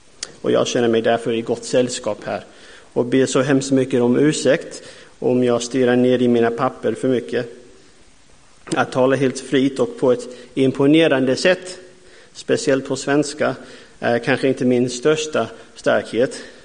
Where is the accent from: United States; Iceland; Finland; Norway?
United States; Texas; Swedish is a second language; now in Sweden; Ja, jag är amerikan, kom från USA, Texas.